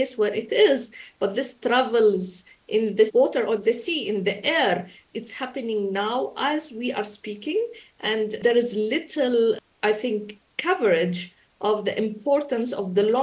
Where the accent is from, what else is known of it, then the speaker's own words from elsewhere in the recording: Jordan; I'm Jordanian from Palestinian originally